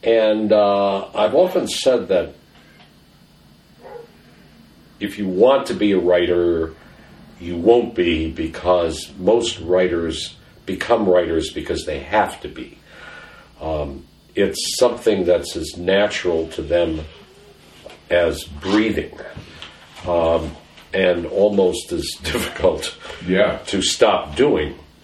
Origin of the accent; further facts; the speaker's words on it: Illinois, United States; As a matter of fact, I had hardly ever been to Wisconsin. I grew up in Illinois.